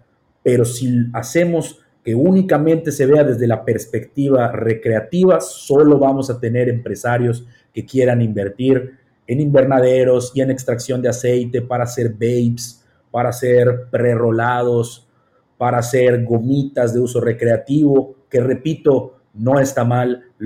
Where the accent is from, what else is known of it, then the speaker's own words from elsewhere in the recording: Yucatán, Mexico; eso me parece lo peor que hacemos como yucatecos en muchas industrias